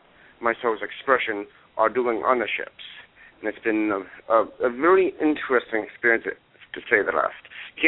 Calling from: New Hampshire, United States; I'm calling from New Hampshire.

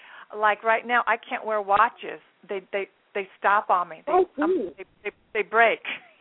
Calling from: New York City, New York, United States; No, I'm in New York City.

